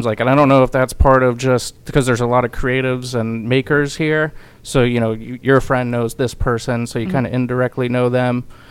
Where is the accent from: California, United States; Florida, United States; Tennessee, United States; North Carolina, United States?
Florida, United States; Largo; I grew up in Largo, which is 20 minutes north. Mm-hmm. It's not that far away. But here, I live in the old Northeast.